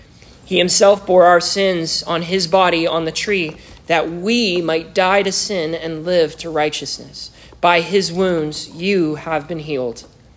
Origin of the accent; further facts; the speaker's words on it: Vancouver, British Columbia, Canada; I'm Canadian, so if I say sports, you say what?